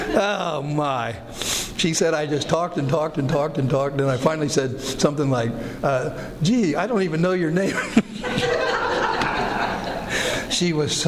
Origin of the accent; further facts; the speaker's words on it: Pennsylvania, United States; She was from Oregon. I was from Pennsylvania, and we met in California.